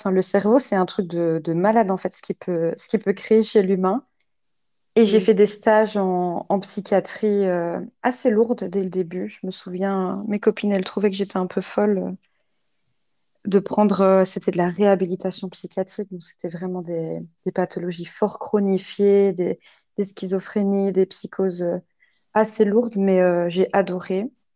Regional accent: Belgium; Donc, je suis belge, mais j'habite dans le sud de la Belgique, juste à la frontière française et luxembourgeoise.

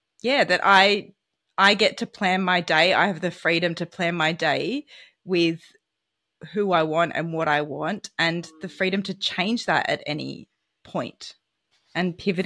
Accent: Sydney, New South Wales, Australia; We're from Sydney, and then we came down the south coast of New South Wales.

